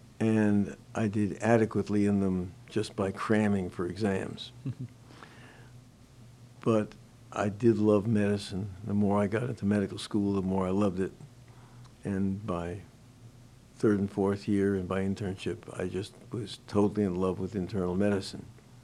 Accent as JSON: {"language": "English", "town": "Manhattan", "region": "New York", "country": "United States", "tie": "born or raised there", "lives_now": "Texas, United States", "said": "I was raised in the Northeast. I'd almost never been west of the Hudson River and never south of the bottom of Manhattan"}